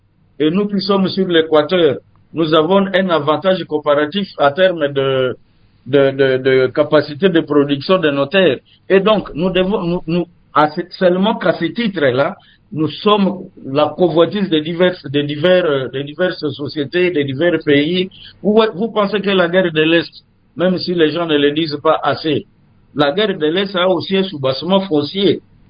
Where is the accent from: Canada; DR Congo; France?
DR Congo; chez nous, en RDC